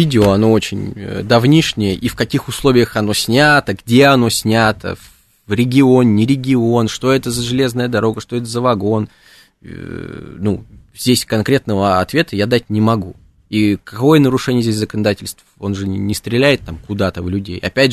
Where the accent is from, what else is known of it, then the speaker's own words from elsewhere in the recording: Moscow, Russia; Мы москвичи, и нам хочется сохранить это.